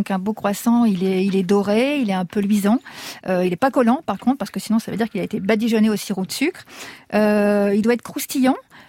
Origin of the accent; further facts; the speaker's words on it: Lille, Hauts-de-France, France; Moi, je suis lilloise, donc forcément, je vais citer un boulanger lillois.